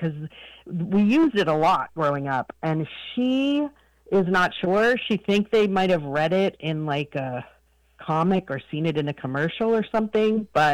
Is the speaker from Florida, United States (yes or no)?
no; Vermont, United States; now in Rock Hill, United States; So I grew up in Vermont